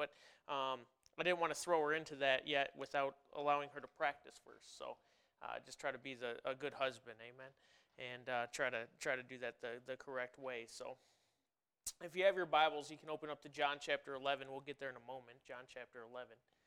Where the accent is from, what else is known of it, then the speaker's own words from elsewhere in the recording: New York, United States; Now, for me, like I said, I grew up in Western New York. Both of us grew up in Western New York